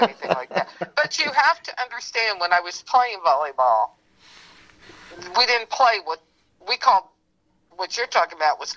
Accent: Indianapolis, Indiana, United States; born there; I was born right here in Indianapolis in 1953.

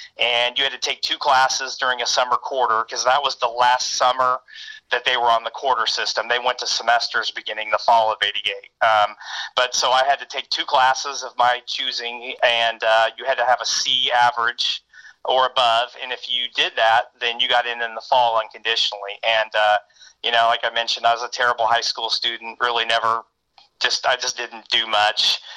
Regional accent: Indianapolis, Indiana, United States; I was born in Indianapolis. And I was born September 14th, 1969.

